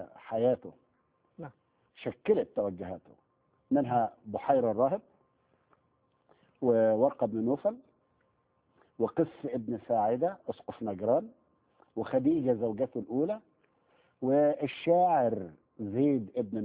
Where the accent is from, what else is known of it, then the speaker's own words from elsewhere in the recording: Egypt; الحقيقة أنا في مثل شعبي مشهور عندنا في مصر، مش عارف بقية البلاد العربية موجودة ولا لا